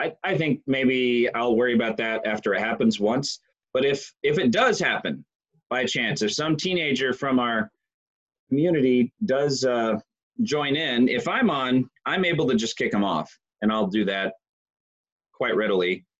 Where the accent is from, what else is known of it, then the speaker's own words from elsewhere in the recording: Johnson City, Tennessee, United States; I saw in the Johnson City Press, I still read that from time to time to see what's up in my hometown.